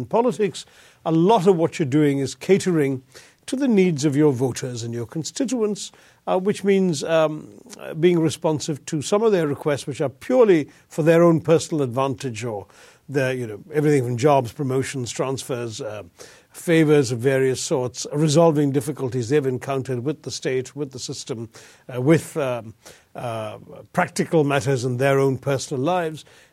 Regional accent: India; It's much more about what I, as an Indian, need to understand and know and what my government's options are

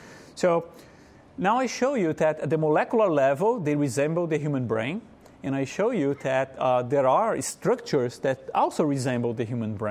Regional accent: Brazil; And I told you I'm from Brazil.

